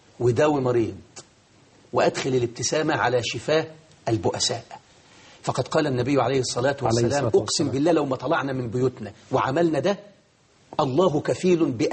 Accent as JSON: {"language": "Arabic", "country": "Egypt", "said": "بلدنا مصر"}